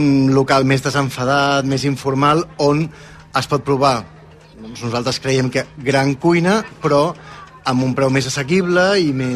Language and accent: Catalan; Valls, Catalonia, Spain; Jo soc de Valls.